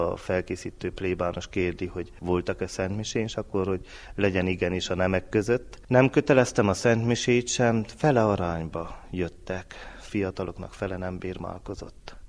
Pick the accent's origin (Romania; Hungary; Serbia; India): Romania; Oroszhegy, Harghita; Igen, én ezt tanultam gyermekkoromtól, hogy a szülőfalumban, Oroszhegyen állandóan javítás alatt volt a templom és a plébánia egyaránt.